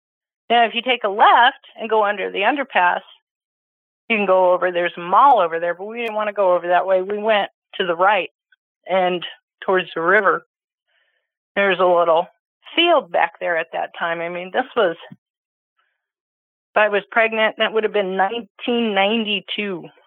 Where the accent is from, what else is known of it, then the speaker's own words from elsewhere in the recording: Eagle, Colorado, United States; also born or lived in Grand Junction; I was living in Grand Junction, and we were going to move back into the mountains as I grew up in Eagle. And I was moving back to Eagle from Grand Junction.